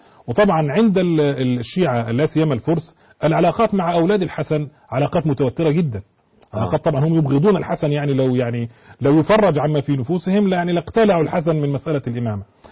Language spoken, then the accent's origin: Arabic; Egypt; لكن استقرت عندنا في مصر حوالي 210 سنة تقريبا